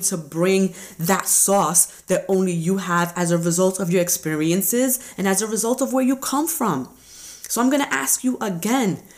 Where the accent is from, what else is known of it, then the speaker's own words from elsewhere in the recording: Brooklyn, New York, United States; And so I am very much a Brooklyn girl. You know, I was raised in Brooklyn.